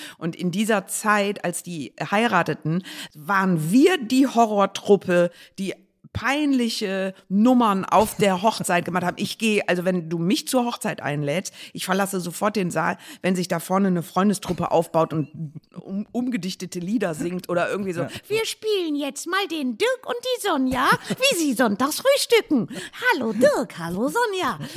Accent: Düsseldorf, North Rhine-Westphalia, Germany; ich bin Düsseldorferin, ja. Richtig. Oberbilk, Friedrichstadt, das ist so richtig, richtig Zentrum.

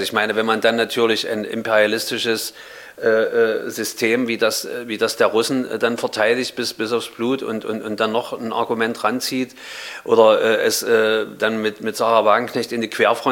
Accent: Berlin, Germany; born or raised there

